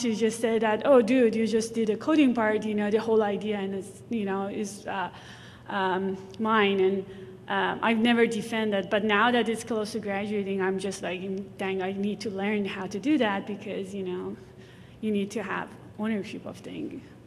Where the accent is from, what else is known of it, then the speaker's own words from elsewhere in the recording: Iran; I grew up in Iran